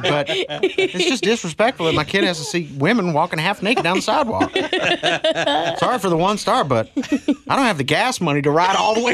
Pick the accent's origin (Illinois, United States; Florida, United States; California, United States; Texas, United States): Texas, United States; Dallas; I'm stuck up. I'm from Dallas.